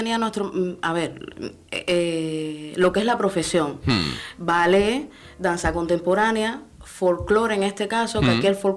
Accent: Santa Clara, Villa Clara, Cuba; yo no soy de La Habana, soy de Santa Clara, del centro del país.

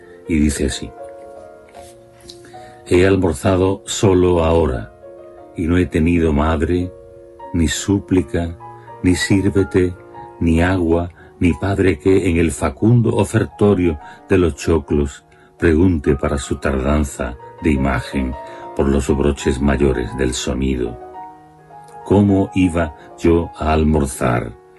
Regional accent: San Fernando, Andalusia, Spain; a mis poetas de la isla de donde yo soy, a los grandes poetas de San Fernando, de la isla

